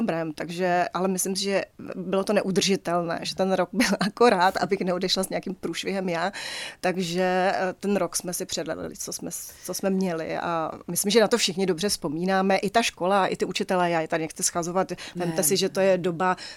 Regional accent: Zlín Region, Czechia; navíc já jsem z Valašska, takže já jsem přijela ještě

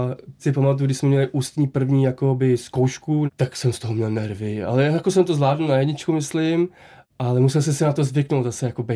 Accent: Prague, Czechia; Já jsem vyrůstal v Praze a když zapomínám česky, tak já jsem hrdý Čech.

